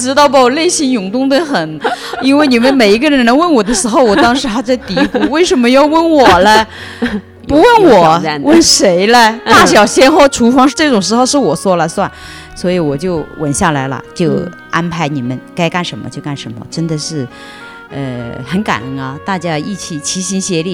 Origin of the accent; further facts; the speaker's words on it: Hunan, China; 因为我是湖南人嘛